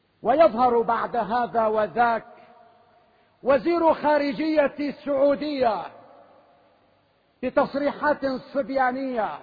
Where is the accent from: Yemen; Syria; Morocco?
Syria; وما شأنك أن تتولى تصريحات تعود علينا كسوريين بالتشرد